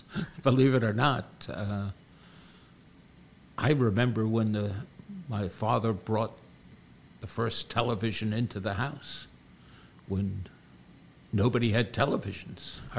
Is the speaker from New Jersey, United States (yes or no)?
no; Brooklyn, New York, United States; I'm from relatively rare these days. I am a native of Brooklyn.